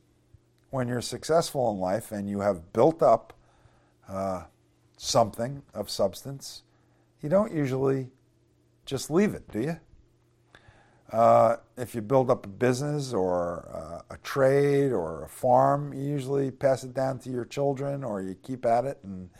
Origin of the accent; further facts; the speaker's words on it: Long Island, New York, United States; where I grew up in Long Island, there was a Jewish temple, the Temple Beth El, house of God.